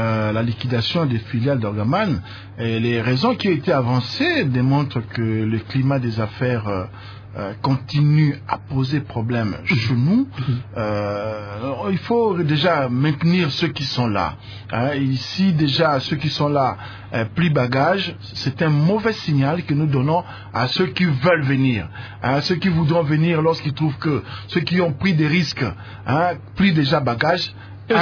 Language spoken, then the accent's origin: French; Germany; chez nous, en Allemagne